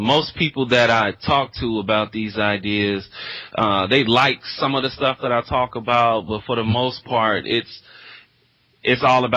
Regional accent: Indianapolis, Indiana, United States; I'm from Indianapolis, so this is as close as I could get to home. So that's why I transferred here.

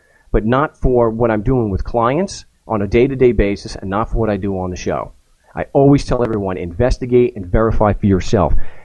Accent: Long Island, New York, United States; I'm a schmuck from Long Island.

